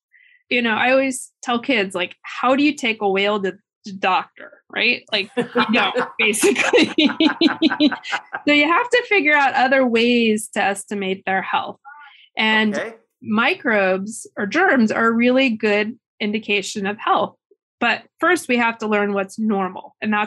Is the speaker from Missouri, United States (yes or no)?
yes; Missouri, United States; I grew up in Missouri and like